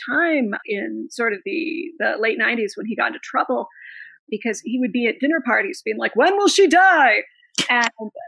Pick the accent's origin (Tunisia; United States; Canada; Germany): Canada; I am Canadian, so I'm a member of the Commonwealth.